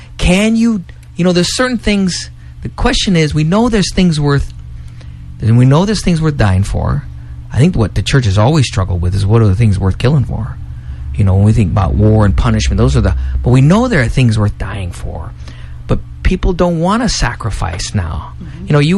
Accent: Chicago, Illinois, United States; I mean, we have I'm from Chicago.

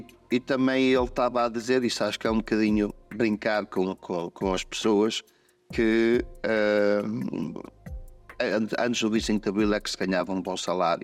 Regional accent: Portugal; eu acho que nós os portugueses, sou português, também és português

